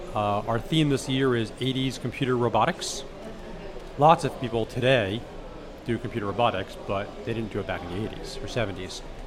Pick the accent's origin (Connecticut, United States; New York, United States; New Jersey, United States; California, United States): New Jersey, United States; I'm 41 from New Jersey, and I'm a nerd.